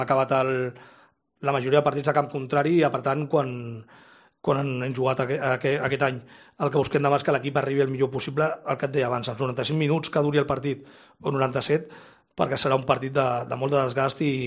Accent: Spain; desde que soy entrenador español

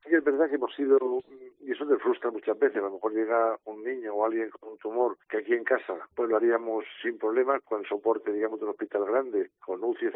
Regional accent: Region of Murcia, Spain; La mayor parte son murcianos, o somos murcianos.

